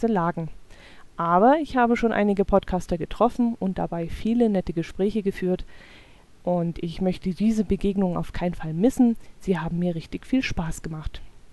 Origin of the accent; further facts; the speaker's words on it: Bavaria, Germany; Ich komme aus dem Land namens Allgäu, was übrigens im äußersten Süden Deutschlands liegt.